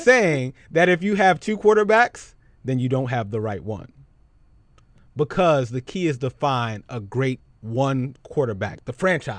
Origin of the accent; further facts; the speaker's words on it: Philadelphia, Pennsylvania, United States; Shout out to Philadelphia, my hometown.